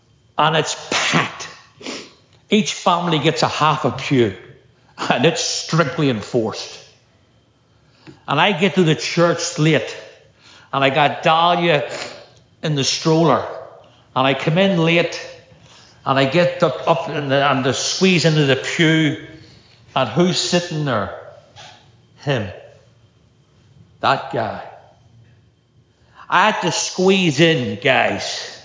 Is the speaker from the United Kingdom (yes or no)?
yes; Northern Ireland, United Kingdom; I grew up in Northern Ireland and we talked about freedom and would sit in pubs singing about freedom, would even march in the streets for freedom.